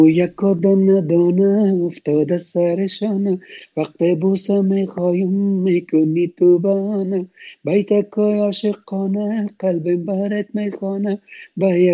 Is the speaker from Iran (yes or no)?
no; Afghanistan; moved away; ما والا از این خود افغانستان هستم، از این هر ولایت افغانستان هستم. من زمان که از افغانستان میبرم آمدم، افغانستان 28 ولایت داشت، من از 28 ولایت هستم.